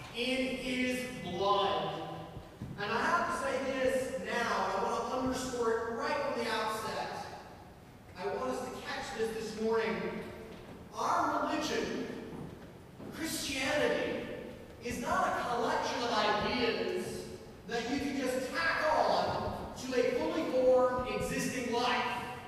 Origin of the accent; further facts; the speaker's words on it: Ohio, United States; And I know it's really it's that I'm American and I'm from Ohio, white, middle class suburban.